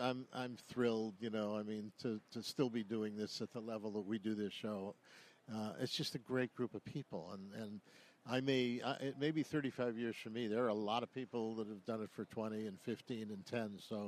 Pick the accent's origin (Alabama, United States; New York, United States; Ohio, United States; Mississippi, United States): Ohio, United States; Cleveland; it was not something you ever think about when you're 10 years old and growing up in Cleveland, Ohio